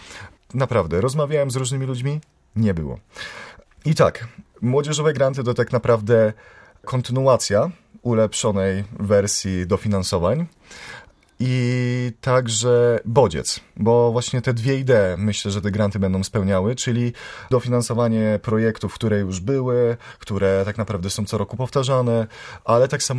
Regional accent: Szczecin, West Pomeranian Voivodeship, Poland; A u nas w Szczecinie jest ten spokój, jest ta harmonia, są te parki, lasy.

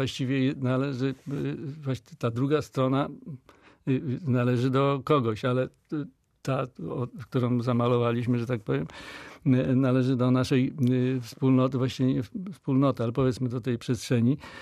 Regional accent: Szczecin, West Pomeranian Voivodeship, Poland; ja urodziłem się w Szczecinie, już nie będę mówił ile lat temu, bardzo dawno. I całe życie praktycznie w tym mieście spędziłem.

